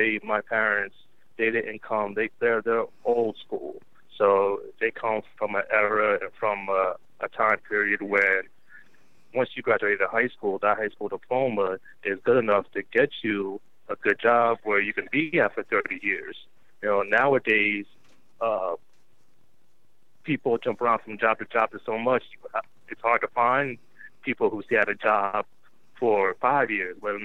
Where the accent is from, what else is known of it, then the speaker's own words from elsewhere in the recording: Elizabeth, New Jersey, United States; I was born in Elizabeth, New Jersey. Grew up in the suburbs from a big family, and from a family full of musicians, and grew up in the church